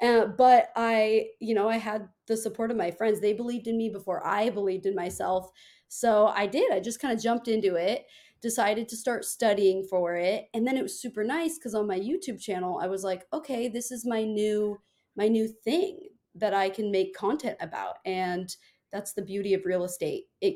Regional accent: Seattle, Washington, United States; also born or lived in Los Angeles; And I was living in Los Angeles at the time. I'm originally from Seattle. I moved back to Seattle because I felt very lost, right?

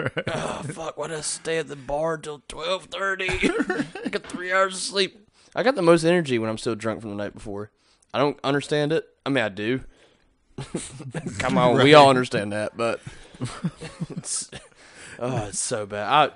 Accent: Canada; Actually, I'm from Canada. I got this accent through...

